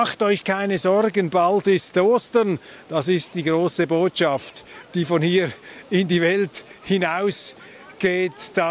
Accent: Zurich, Switzerland; Als Zürcher Zwinglianer

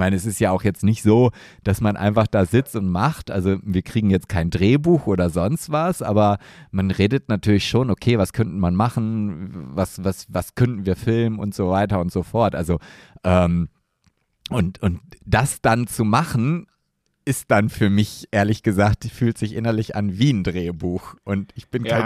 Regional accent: Oldenburg, Lower Saxony, Germany; Und dann das Emsland ist halt gerade so als Oldenburger nicht unbedingt die Lieblingsregion

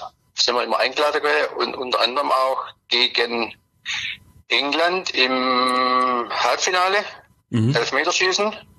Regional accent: Germany; Ich bin für Deutschland, ich bin Deutscher

